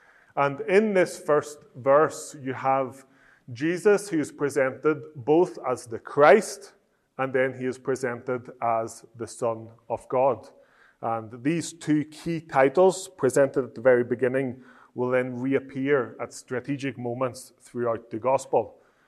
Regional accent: Northern Ireland, United Kingdom; accent: Northern Irish; first language Italian; English is a second language; now in Italy; So Italian is my first language. So this morning you've got two options. I can either speak Northern Irish or I can speak Italian.

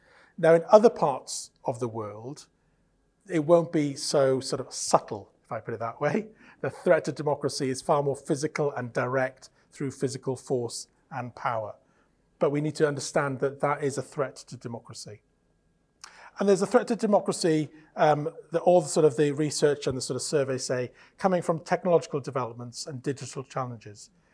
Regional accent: Wales, United Kingdom; I'm Welsh, so I speak Welsh and I speak English. But I'm typically British in I only speak those two languages

